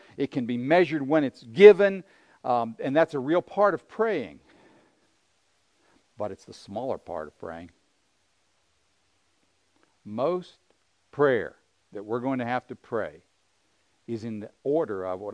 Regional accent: Pittsburgh, Pennsylvania, United States; I'm from Pittsburgh, Pennsylvania.

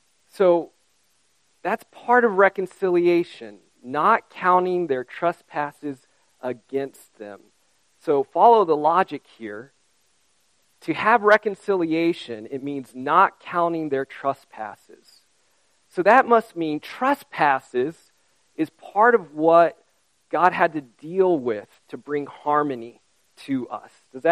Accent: Japan; So I grew up in Japan, and when I would travel back there

